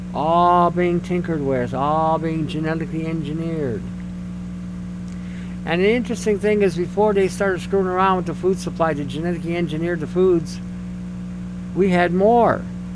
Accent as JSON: {"language": "English", "town": "Detroit", "region": "Michigan", "country": "United States", "tie": "born or raised there", "said": "where I grew up in Detroit for a young part of my life"}